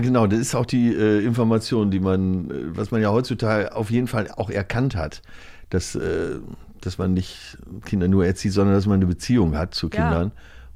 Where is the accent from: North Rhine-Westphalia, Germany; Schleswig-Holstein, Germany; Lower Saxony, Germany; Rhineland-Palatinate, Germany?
North Rhine-Westphalia, Germany; Münster; Ich komme ja aus Münster, weil da haben Fahrräder immer Vorfahrt.